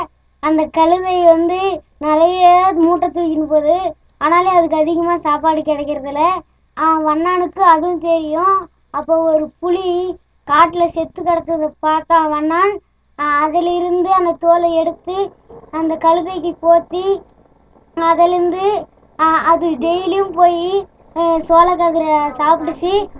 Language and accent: Tamil; Thattakal, Tamil Nadu, India; Thattakkal.